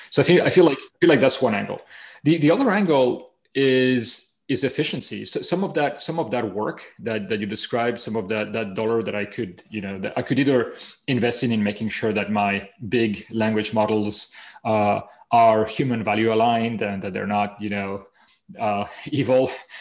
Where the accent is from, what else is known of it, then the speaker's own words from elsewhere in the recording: Spain; I have two last names because I'm from Spain.